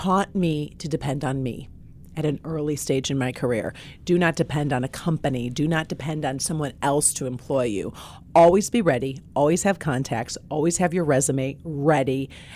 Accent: Chicago, Illinois, United States; Born and raised in Chicago.

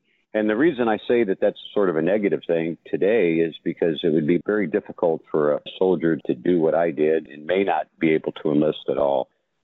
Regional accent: Detroit, Michigan, United States; but I grew up in and around the Detroit area, Detroit, Michigan, and I actually joined the Army on my 17th birthday.

